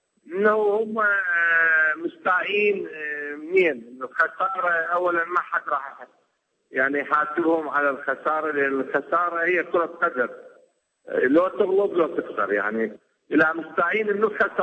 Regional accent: Iraq; احنا العراق نريد نرجع كل المهجرين إلى بلدنا العراق

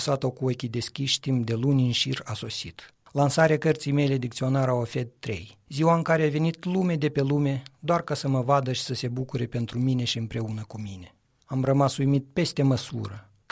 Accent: Romania; now in Canada; Cel puțin eu aud foarte clar, cucurigu, poate pentru că sunt român.

